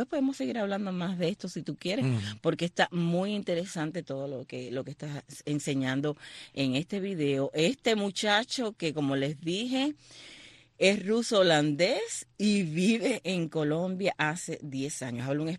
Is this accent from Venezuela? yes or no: no; Cuba; como cubano